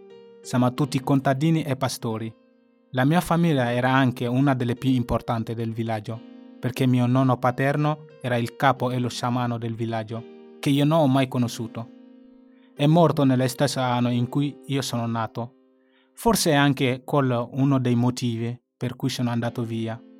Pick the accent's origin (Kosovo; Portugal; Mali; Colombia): Mali; now in Sardinia, Italy; ho 21 anni. Vengo dal Mali, in Africa. Vivo in Sardegna da quasi 4 anni.